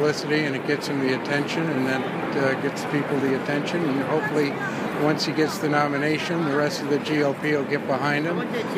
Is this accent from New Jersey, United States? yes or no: yes; Englewood, New Jersey, United States; New Jersey, Englewood.